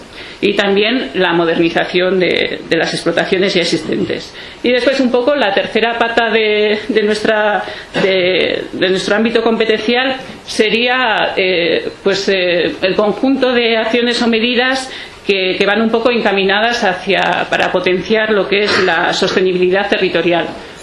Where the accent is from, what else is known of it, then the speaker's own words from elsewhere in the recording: Pyrenees, Spain; Somos del Pirineo, pero apostamos por vivir y trabajar en el Pirineo.